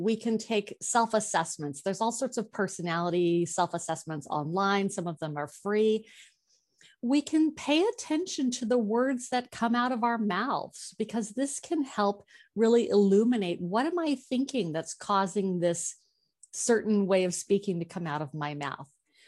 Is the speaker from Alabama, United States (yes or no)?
no; Olympia, Washington, United States; also born or lived in Anchorage, United States; from an intellectual mind, I might say, well, I come from Olympia, or I was born in Anchorage.